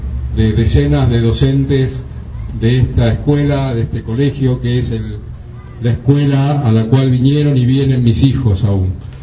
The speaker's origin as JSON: {"language": "Spanish", "town": "Barracas", "region": "Buenos Aires Province", "country": "Argentina", "said": "Yo soy de aquí, de Barracas"}